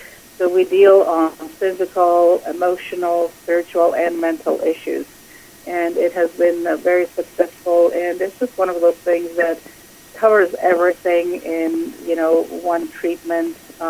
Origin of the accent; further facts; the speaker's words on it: Greece; moved away; I'm originally born and raised in Greece, come from the Mediterranean culture, so I have been here in this country for about, well, probably over 35 years now